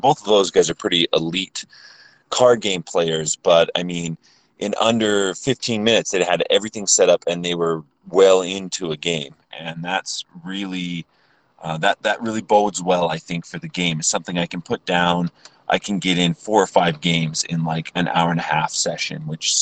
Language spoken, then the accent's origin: English; Canada; And I guess as a Canadian too, you know, I'm not like hurrah, hurrah, America.